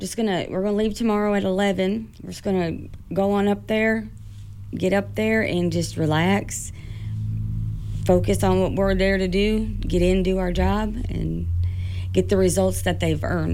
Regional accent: Illinois, United States; I grew up in Midwest Illinois, so I'm from a wrestling state where wrestling up there is pretty much just as big as football.

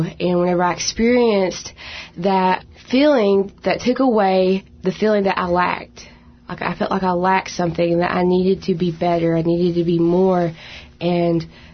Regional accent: North Carolina, United States; I grew up in Yancey County, North Carolina, and I am here to tell y'all a little bit about how God has brought me out of my addiction.

